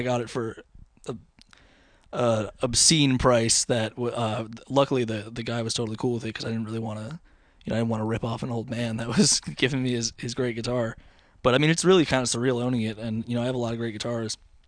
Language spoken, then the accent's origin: English; Florida, United States; moved away; And it seems like everybody loves the … up here, because I'm from South Florida